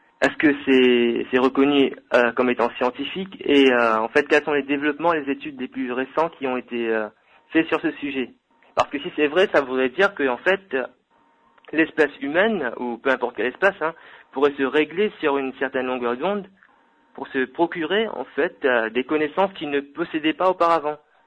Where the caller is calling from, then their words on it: Bordeaux, Nouvelle-Aquitaine, France; de Bordeaux